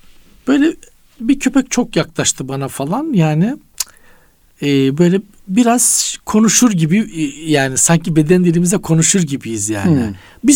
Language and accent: Turkish; Black Sea Region, Turkey; Bizim Karadeniz'de hocam bir de şey Çocuklar çok yapardık. Deniz dalgasını seyretmek yani.